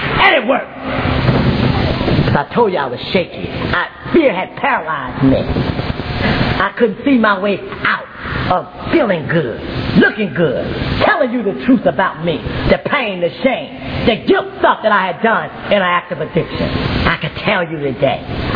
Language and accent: English; Florida, United States; I'm talking about growing up in South Florida where the coldest it gets is like 50 degrees